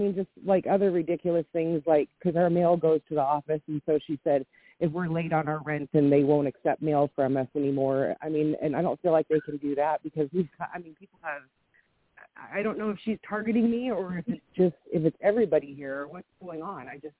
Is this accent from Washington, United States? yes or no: yes; Washington, United States; I'm from Washington.